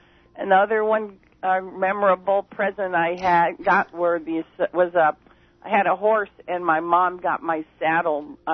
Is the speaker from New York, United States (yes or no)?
no; Colorado, United States; I grew up in Colorado, so it was easier to have.